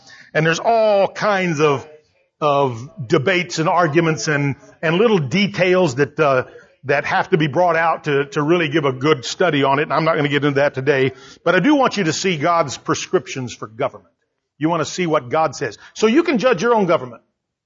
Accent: United States; And I am also an American, and I have defended America to foreign people

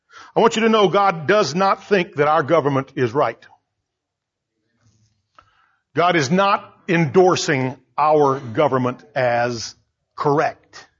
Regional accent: United States; And I am also an American, and I have defended America to foreign people

